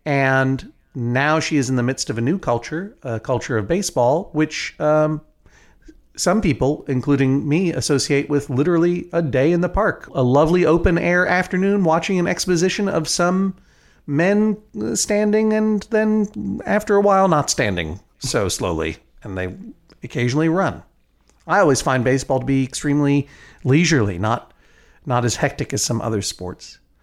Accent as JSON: {"language": "English", "region": "New England", "country": "United States", "said": "I come from New England, where getting angry at someone is often the highest form of affection for another person"}